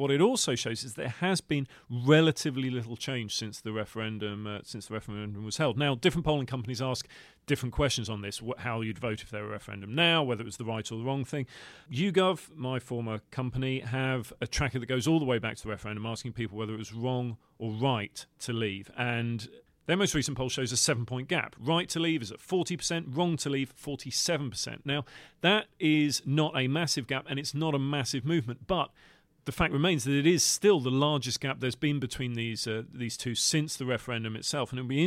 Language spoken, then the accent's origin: English; East of England, United Kingdom; I'm from Essex, and I have people saying that I don't sound I sound from Essex.